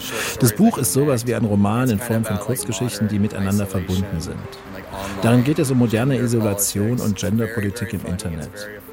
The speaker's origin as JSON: {"language": "German", "town": "San Diego", "region": "California", "country": "United States", "second_language": "German", "said": "Ich komme aus San Diego."}